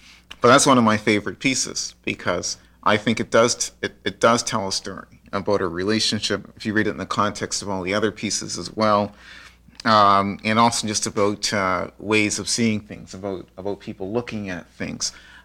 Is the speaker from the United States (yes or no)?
no; Halifax, Nova Scotia, Canada; also born or lived in Windsor Plains, Canada; My own background's from a black community in Windsor Plains, Nova Scotia. That's where I was born. I grew up in Halifax in the black community here in the North End.